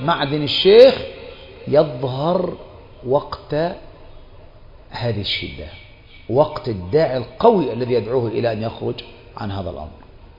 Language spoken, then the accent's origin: Arabic; Egypt